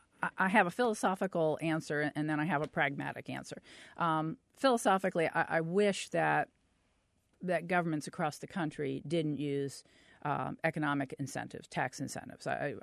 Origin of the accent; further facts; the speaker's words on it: Gotha, Florida, United States; And I say, I'm from, you know, Gotha, that doesn't mean anything to anybody outside this immediate area. If I say I'm from Orlando, they relate.